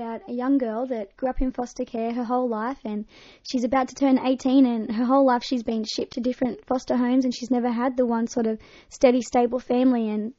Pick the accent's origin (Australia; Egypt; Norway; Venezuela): Australia; because I don't live in Tennessee, we decided to change it to make it Australian, because I am Australian